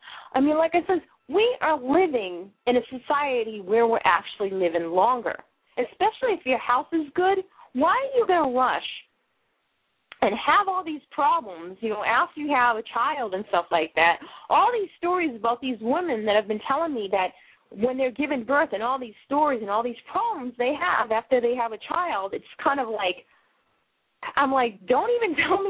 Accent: Massachusetts, United States; accent: Boston; I know I'm going to slaughter the pronunciation of this, not only because of my Boston accent

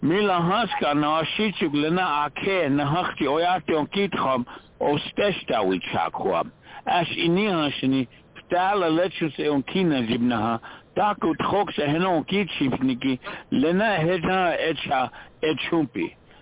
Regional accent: South Dakota, United States; I'm a Lakota from the Pine Ridge Indian Reservation here.

